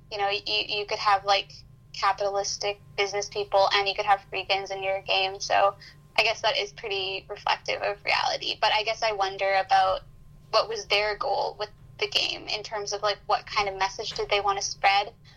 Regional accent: Vancouver, British Columbia, Canada; I'm from Vancouver, and you know, I go to Victoria pretty frequently

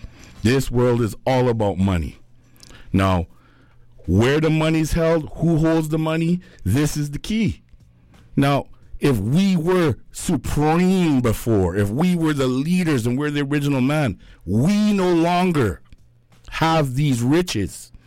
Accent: Jamaica; I'm a Jamaican. So in Jamaica

